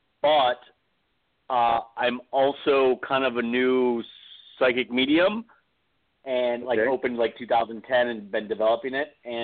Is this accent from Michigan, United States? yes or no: yes; Detroit, Michigan, United States; I'm from Detroit, I know.